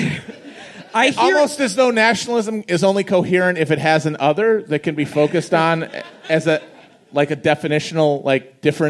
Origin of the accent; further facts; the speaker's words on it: Midwest, United States; Like, I'm sorry, I'm from the Midwest. Nobody there gives a shit about one another.